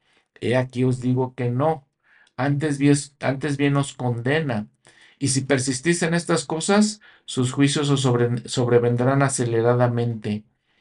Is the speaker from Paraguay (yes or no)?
no; Mexico; en México, en mi país, hay muchos minerales preciosos.